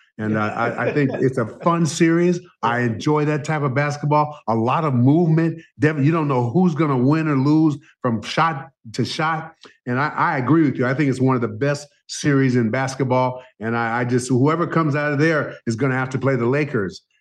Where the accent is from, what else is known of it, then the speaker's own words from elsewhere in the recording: San Antonio, Texas, United States; I grew up in San Antonio, Texas, and my dad had season tickets to the Spurs.